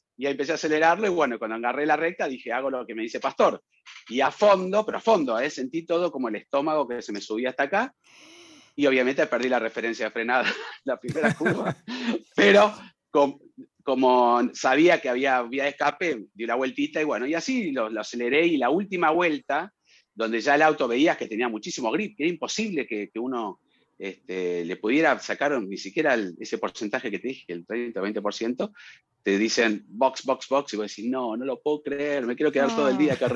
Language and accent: Spanish; Argentina; no es para agrandarme, pero bueno, soy argentino